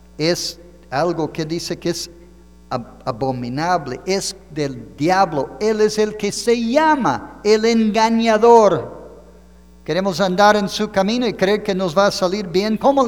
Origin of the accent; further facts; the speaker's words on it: Los Angeles, California, United States; also born or lived in San Francisco / San José; now in Mexico; donde yo nací en California hace unos cuantos años, comprábamos todos ahí en el área donde nací, primero por Los Ángeles, California, posteriormente más arriba en la zona de San Francisco, San José, California